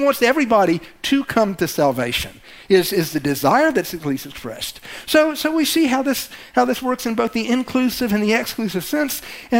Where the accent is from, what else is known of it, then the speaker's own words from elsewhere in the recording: the South, United States; I'm from the South. I like grits. I kind of like Southern accents still.